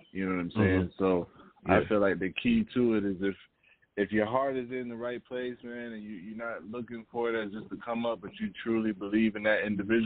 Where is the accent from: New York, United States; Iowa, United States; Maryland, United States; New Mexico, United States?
New York, United States; You know, I'm from New York, so shout out to Queens. I heard y'all was playing a lot of Queens music before I came in, so shout out to Queens, Far Rock, my home city.